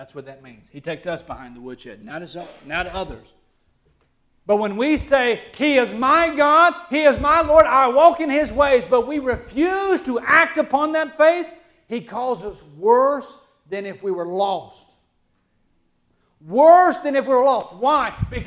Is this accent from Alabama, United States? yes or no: yes; Alabama, United States; accent: Alabama; moved away; have been away from Alabama, you can't take Alabama out of me. It just comes out in my voice, in my accent. It comes out the way I talk.